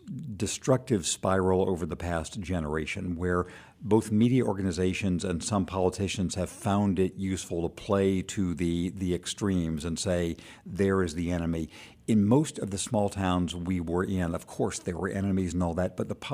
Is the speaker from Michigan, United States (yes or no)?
no; Redlands, California, United States; I grew up in Redlands, California, about 30,000 people when I was growing up there. It's right next to San Bernardino